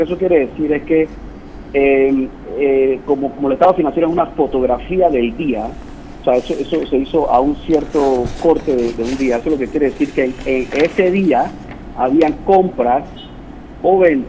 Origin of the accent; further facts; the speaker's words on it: Panama; ¿de qué nos sirve a mí, como panameño, tener este fondo?